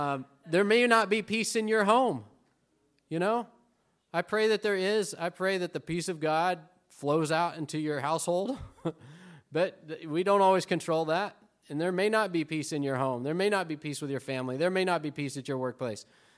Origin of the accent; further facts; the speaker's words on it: United States; now in Argentina; And even though I'm living in Argentina, I'm an American citizen. I don't vote in their elections. I vote in these elections, right?